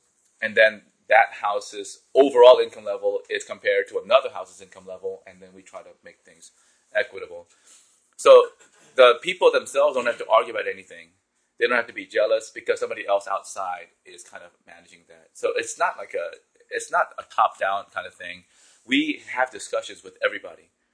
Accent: South Korea; My home country of Korea is so fast, headlong going into neoliberal imperial ways.

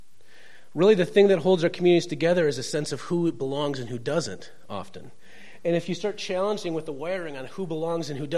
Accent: Minnesota, United States; Which, I'm from Minnesota. That's really hard.

